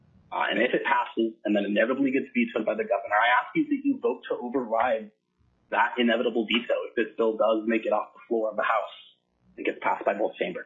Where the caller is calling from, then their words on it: Anchorage, Alaska, United States; I am representing myself from Anchorage.